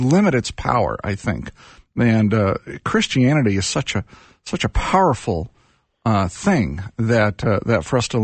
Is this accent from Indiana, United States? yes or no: yes; Indiana, United States; That is my home state. I'm a Hoosier boy. I grew up there.